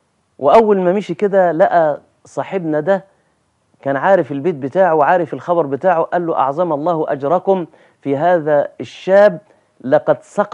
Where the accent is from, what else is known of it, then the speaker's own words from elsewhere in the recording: Egypt; باللغة العامية عندنا في مصر